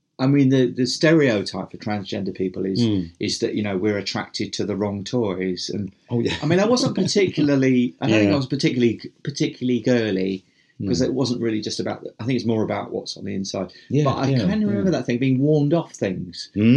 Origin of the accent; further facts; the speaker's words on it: London, United Kingdom; also born or lived in Upminster; And I grew up in Essex and East London. We moved into East London when I was three.